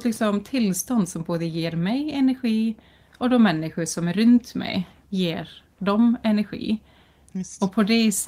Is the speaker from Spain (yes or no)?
no; Iceland; Jag är isländsk, född och uppvuxen på Island.